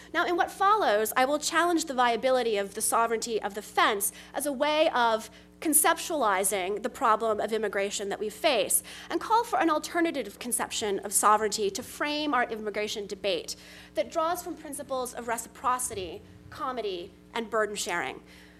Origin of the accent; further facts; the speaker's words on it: Texas, United States; now in New York, United States; my home state of Texas and California and my adopted state of New York